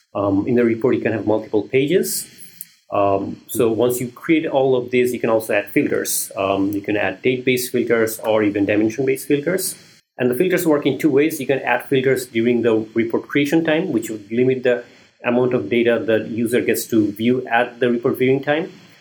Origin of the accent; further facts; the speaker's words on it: Bangladesh; moved away as an adult; now in United States; So I'm originally from Bangladesh. My undergrad was in business